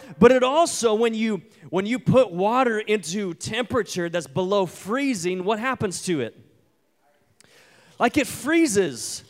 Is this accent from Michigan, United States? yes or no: no; Kansas, United States; You know, I'm from Kansas. I know what a white-tailed deer looks like